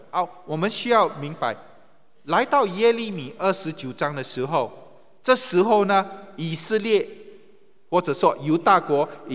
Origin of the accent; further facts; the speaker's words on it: Singapore; 我们都是中国人，但我生长在新加坡